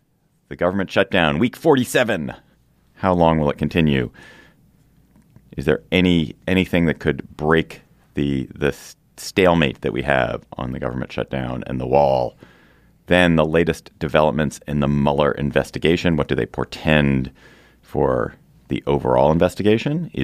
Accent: Washington, District of Columbia, United States; We have a live show coming up here in Washington, D.C., my hometown, at the Lincoln Theater on Wednesday, March 27th.

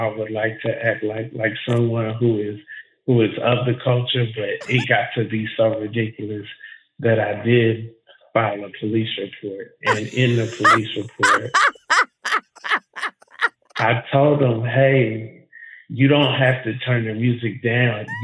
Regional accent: Atlanta, Georgia, United States; Which is crazy because I'm from Young Jockland. USA. Like, I'm from Atlanta.

